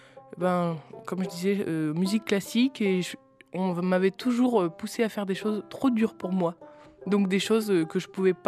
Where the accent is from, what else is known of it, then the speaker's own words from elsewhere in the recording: Provence-Alpes-Côte d'Azur, France; Eh bien, moi, du coup, je viens des Hautes-Alpes